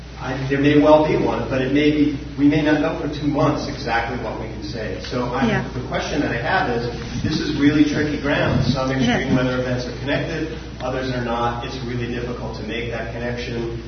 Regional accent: Boulder, Colorado, United States; I'm from Boulder.

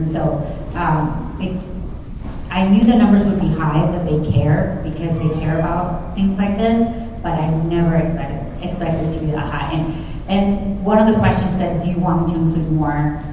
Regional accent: Dallas, Texas, United States; You know, I grew up in Dallas, Fort Worth, and I remember some ice storms, but nothing like what we've had the last couple of years.

